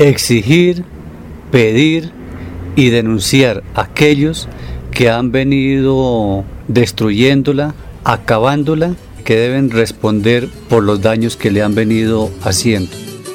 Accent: San Gil, Santander, Colombia; vengo de San Gil, Santander.

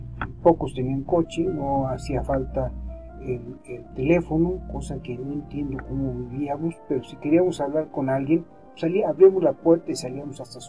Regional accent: San Luis Potosí, Mexico; porque yo soy potosino, aunque mi familia venga de Cuadra. Pero aquí me tocó nacer y me quiero quedar aquí.

